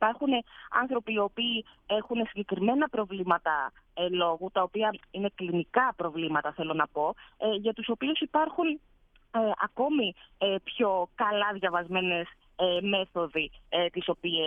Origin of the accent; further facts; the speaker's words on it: Greece; moved away as an adult; also born or lived in Barcelona, Spain; Λοιπόν, εγώ έφυγα από την Ελλάδα για πρώτη φορά το 2014, πρέπει να ήταν, το 2014 περίπου νομίζω, και πήγα στην Ισπανία για να κάνω το μεταπτυχιακό μου.